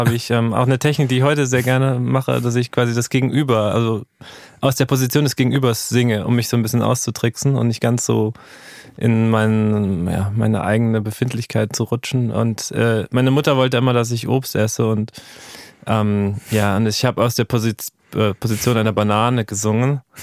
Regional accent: Berlin, Germany; Ich bin in Frohnau aufgewachsen, das ist ganz oben.

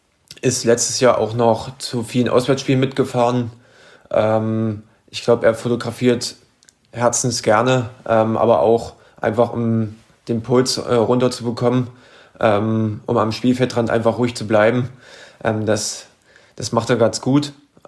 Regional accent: Merseburg, Saxony-Anhalt, Germany; born there; Ich bin in sachsen-anhaltinischen Merseburg geboren. Liegt eine Viertelstunde neben Halle-Saale und 30 Minuten von Leipzig. Ein schöner Ort.

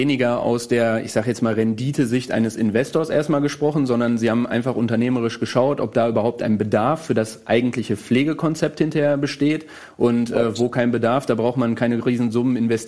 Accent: Altena, North Rhine-Westphalia, Germany; also ich bin in Altena groß geworden und ich kenne Altena sehr gut.

